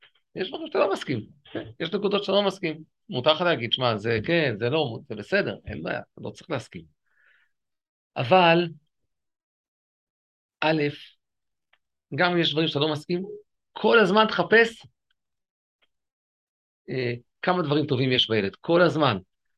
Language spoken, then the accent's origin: Hebrew; Tel Aviv, Tel Aviv District, Israel; לא, אני תל אביב, גורדון פינה דיזינגוף, שם גדלתי.